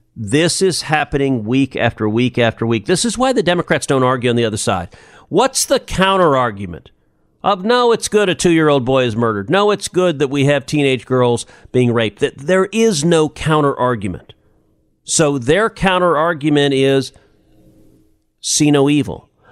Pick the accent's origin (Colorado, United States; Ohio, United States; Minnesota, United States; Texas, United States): Texas, United States; as a Texan, I've looked in the eyes when you go down to the border